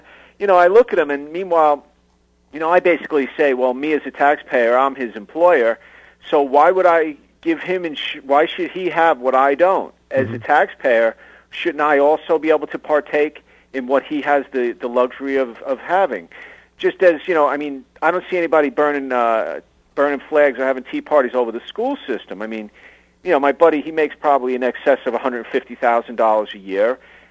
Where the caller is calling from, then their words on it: Mount Sinai, New York, United States; Mount Sinai, New York.